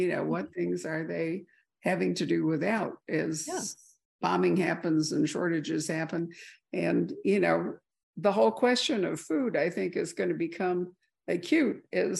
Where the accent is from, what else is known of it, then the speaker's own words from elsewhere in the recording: Midwest, United States; I grew up in the Midwest where everybody had lawns.